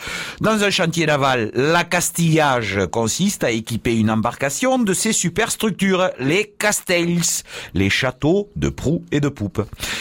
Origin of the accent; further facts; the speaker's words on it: Occitanie, France; Mais chez nous en Roussillon, sans doute une influence de l'occitan voisin, on lui garde sa féminité à la mer.